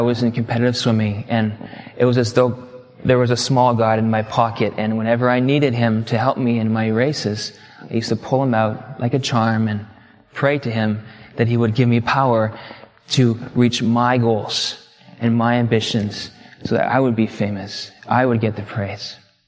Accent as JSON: {"language": "English", "country": "Canada", "tie": "born there", "said": "I'm a Canadian by citizenship. I was born in Canada."}